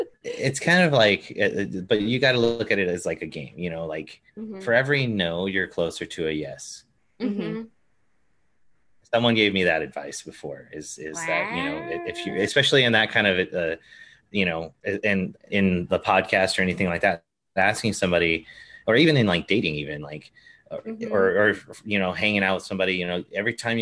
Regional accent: Merced, California, United States; And I mean, not saying that because I'm from Merced.

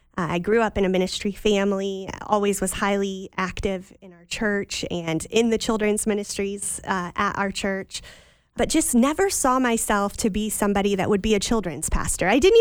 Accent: Lima, Peru; I had gone back to my hometown in Lima.

